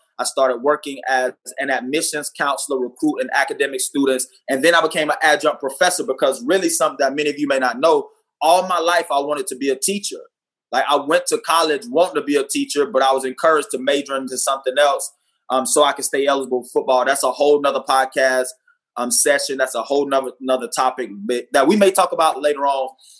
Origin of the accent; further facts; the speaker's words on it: Hazelhurst, Georgia, United States; also born or lived in Hollywood, Florida; now in Santa Maria, United States; Fun fact, I was born in Hollywood, Florida. I call Hazelhurst, Georgia, my hometown. That's in Southeast Georgia. But now I currently live in Santa Maria, California